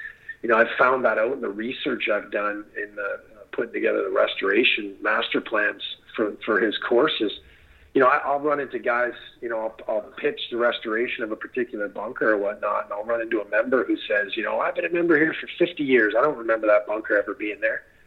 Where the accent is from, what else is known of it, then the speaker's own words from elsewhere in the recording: Eastern Canada, Canada; I'm a kid from the East, obviously, so I hadn't spent a lot of time out West at that point.